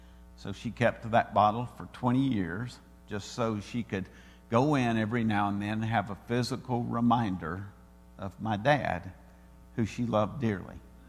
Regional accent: Georgia, United States; A few years ago, I sold the farm where I grew up in Georgia.

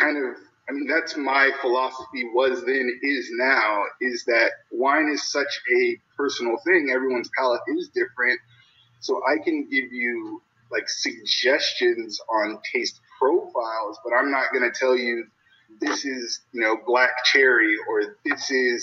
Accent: Patterson, California, United States; Yes, California, born and raised. I'm originally from the Central Valley of California, a small little town that no one's ever heard of called Patterson. It's about 30 minutes south of Sacramento, so literally the middle of the state.

